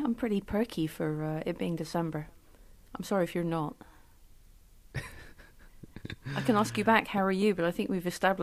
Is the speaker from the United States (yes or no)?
no; Scotland, United Kingdom; but it reminds me an awful lot of being Scottish and having to deal with the fact that there's a much bigger country to the south, which has a history of not treating Scotland very well.